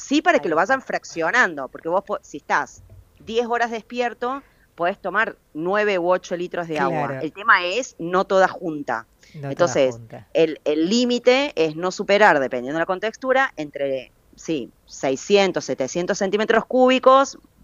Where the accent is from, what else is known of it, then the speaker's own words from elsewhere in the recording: Córdoba, Argentina; also born or lived in Buenos Aires; Claro, en realidad soy cordobesa, viví 20 años en Buenos Aires y ahora hace un año que volví. Entonces acá me dicen porteña y los porteños me dicen cordobesa.